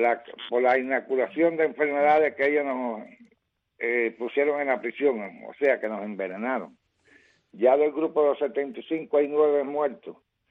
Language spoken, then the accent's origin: Spanish; Cuba; moved away; como los cubanos somos todos un solo pueblo